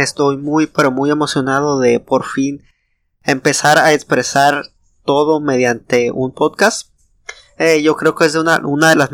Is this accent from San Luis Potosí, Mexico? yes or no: no; Ensenada, Baja California, Mexico; tengo 21 años. Soy originario de México, del estado de Baja California, y nací en una ciudad que se llama Ensenada, que es muy popular por sus mariscos